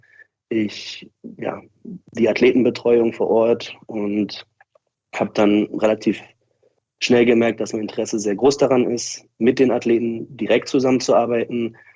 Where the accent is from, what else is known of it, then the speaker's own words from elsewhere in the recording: Berlin, Germany; Das heißt, ich bin in Berlin geboren, hier auch aufgewachsen.